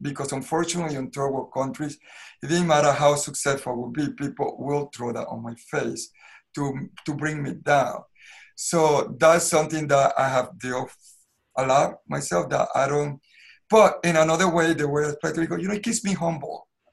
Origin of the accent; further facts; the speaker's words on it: Panama; because I grew up so poor in Panama.